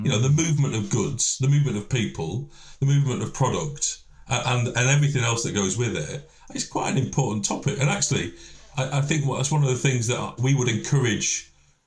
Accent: North West England, United Kingdom; now in Kent, United Kingdom; I'm from Lancashire. That's quite important because I now live in Kent and I work in London. And my northern roots are really important to me.

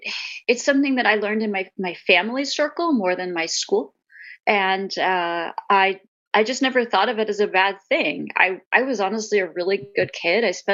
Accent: Pennsylvania, United States; It's from where I grew up in Pennsylvania.

